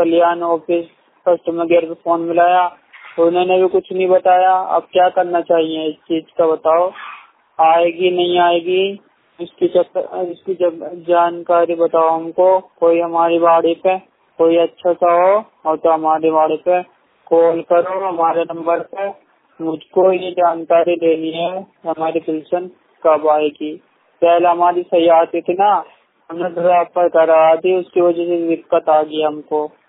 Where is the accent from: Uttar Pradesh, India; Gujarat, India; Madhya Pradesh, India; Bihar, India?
Uttar Pradesh, India; Meerut; मैं मेरठ का रहने वाला हूँ।